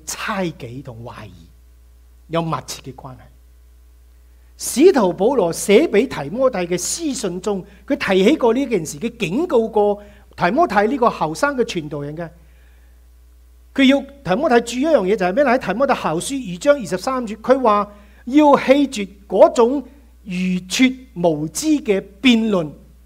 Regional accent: Guangdong, China; 我们广东人有一句说话很有意思

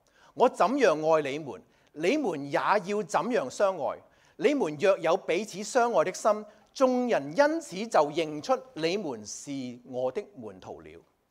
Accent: China; 如果我哋係我哋中國人咧

